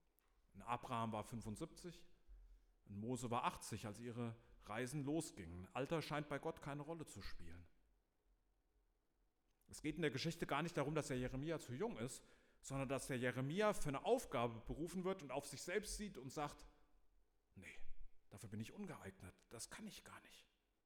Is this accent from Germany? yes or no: yes; Eding, Germany; in Eding, wo ich herkomme